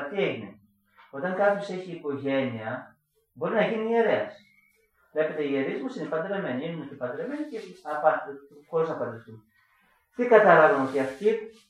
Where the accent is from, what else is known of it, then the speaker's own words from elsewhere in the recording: Edessa, Central Macedonia, Greece; Είμαι παιδί μιας τρίτεκνης οικογένειας, το μικρότερο παιδί, και μεγάλωσα στην Έδεσσα.